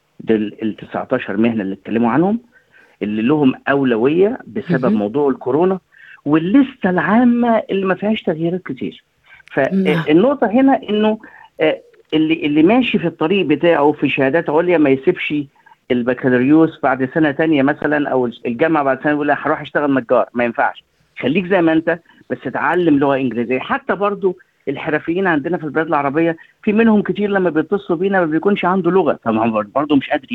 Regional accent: Egypt; now in Australia; عندنا في مصر

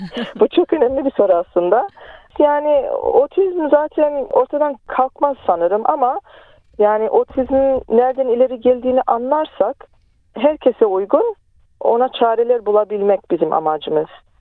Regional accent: Melbourne, Victoria, Australia; Ben 80'li yıllarda Melbourne'da doğdum ve büyüdüm. Annem ve babam 70'li yıllarda Kuzey Kıbrıs'tan buraya göç ettiler.

